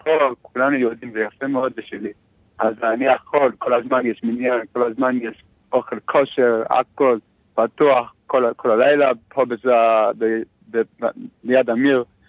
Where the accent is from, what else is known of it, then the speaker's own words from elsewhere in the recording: Lakewood, New Jersey, United States; אני מליקוד, ניו ג'רזי.